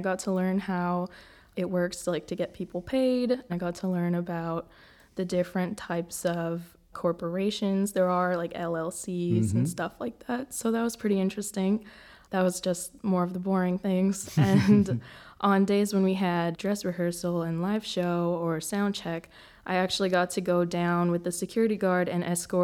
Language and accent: English; Hawaii, United States; And I'm from Hawaii, too, so it was a completely different change of pace of life.